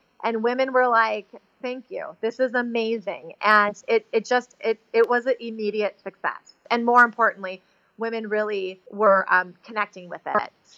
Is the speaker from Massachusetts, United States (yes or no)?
no; Chicago, Illinois, United States; I was raised in Chicago.